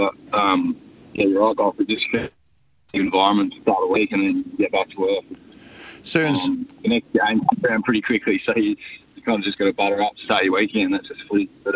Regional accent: Padbury, Western Australia, Australia; I'm from Padbury. I'm a little bit of a bogan deep down myself.

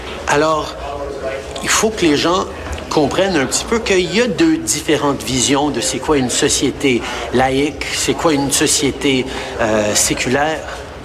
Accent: Quebec, Canada; Je suis fier Québécois

